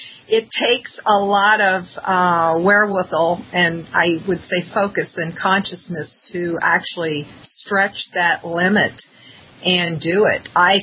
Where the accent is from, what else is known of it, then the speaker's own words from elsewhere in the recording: Kentucky, United States; I grew up in Kentucky, and back then, you know, vegetarian was unheard of.